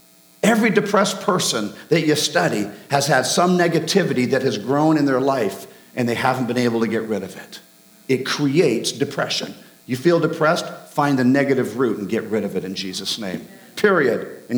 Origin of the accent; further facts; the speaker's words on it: Scotland, United Kingdom; No, I'm not Norwegian, I'm Scottish.